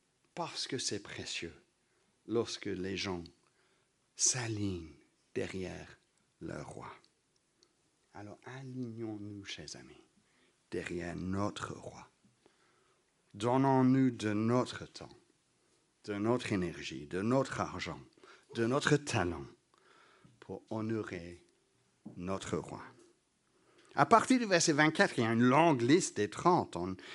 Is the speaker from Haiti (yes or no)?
no; England, United Kingdom; J'ai rien contre le thé, je suis anglais, après tout, j'aime le thé.